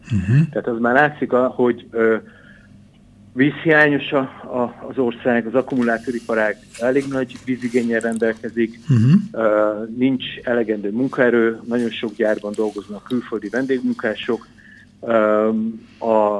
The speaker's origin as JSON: {"language": "Hungarian", "town": "Győr", "region": "Győr-Moson-Sopron", "country": "Hungary", "said": "de ugye Magyarország, én Győri vagyok, nálunk az"}